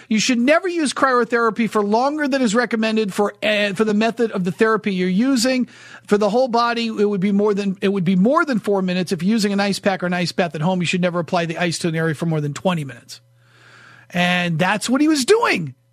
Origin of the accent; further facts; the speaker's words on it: New Hampshire, United States; I grew up in New Hampshire and we always were told, you know, exposed skin.